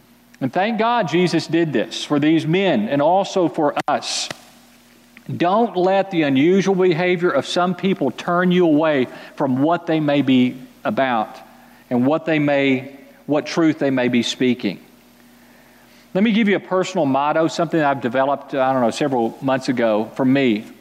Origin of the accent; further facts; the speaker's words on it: Fort Worth, Texas, United States; I'm from Fort Worth, and my dad played for the TCU Horned Frogs back in the 50s.